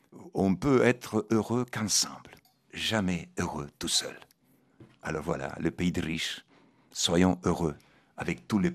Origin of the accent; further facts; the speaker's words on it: Argentina; moved away; Moi, j'ai commencé en Argentine, quand j'avais 17 ans. Et quand j'ai quitté l'Argentine, mon pays que j'aimais, je pleurais.